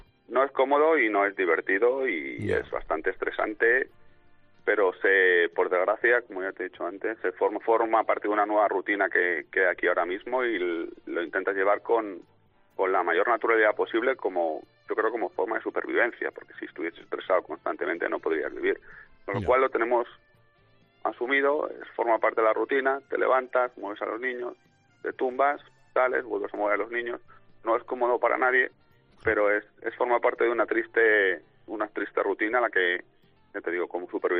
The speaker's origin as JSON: {"language": "Spanish", "town": "Madrid", "region": "Community of Madrid", "country": "Spain", "tie": "born or raised there", "said": "Yo me nací, me crié toda la vida en el barrio de la Concepción, en Madrid, al lado de entre Arturo Soria y el tanatorio de la M30"}